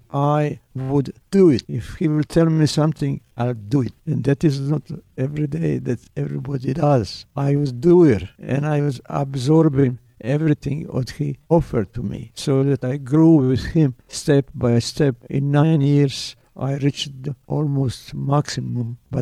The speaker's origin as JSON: {"language": "English", "country": "Croatia", "second_language": "English", "lives_now": "Napa Valley, United States", "said": "Yeah, I came from Croatia"}